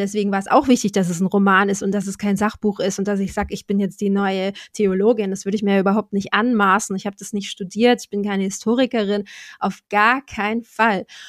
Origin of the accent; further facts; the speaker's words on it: Southern Germany, Germany; bin ich weiß, heterosexuell, in Süddeutschland aufgewachsen, mit finanziellen Mitteln, noch mit beiden Eltern und so weiter, ohne körperliche Beeinträchtigung.